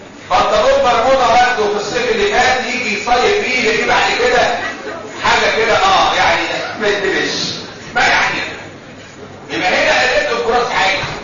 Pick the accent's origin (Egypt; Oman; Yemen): Egypt; ما زالت موجوده عندنا في مصر في بعض الاماكن الريفيه